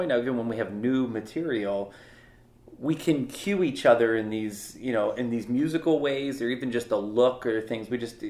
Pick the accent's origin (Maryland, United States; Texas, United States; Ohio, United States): Ohio, United States; Cincinnati; I am from Cincinnati